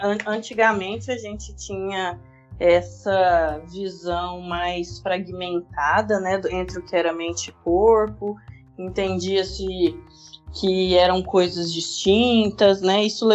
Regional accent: Brazil; como nós somos brasileiros, a gente cumpriu essa tradição de começarmos apenas após o carnaval

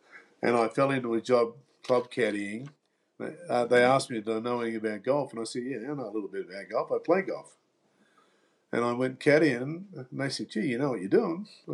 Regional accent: Euroa, Victoria, Australia; I'm from a small town called Euroa, 100 miles northeast of Melbourne.

